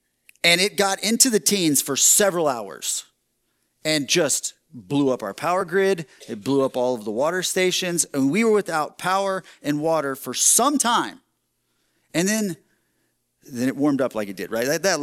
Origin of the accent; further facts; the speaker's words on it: Texas, United States; now in Michigan, United States; Most of you know, I'm from Texas. And I'm not only from Texas, I'm from southeastern Texas. And one of the things that I worried the most about when I moved up to Michigan